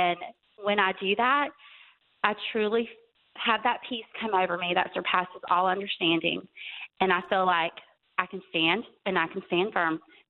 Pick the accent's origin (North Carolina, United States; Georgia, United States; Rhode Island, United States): Georgia, United States; But what I want to tell you is that we were on our way back home to Georgia. I'm from Georgia, and we were on our way back home so that we could have her service.